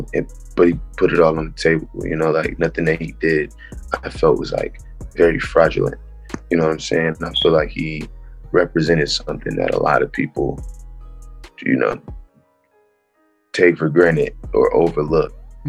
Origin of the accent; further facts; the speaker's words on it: St. Louis, Missouri, United States; I'm from St. Louis, Missouri.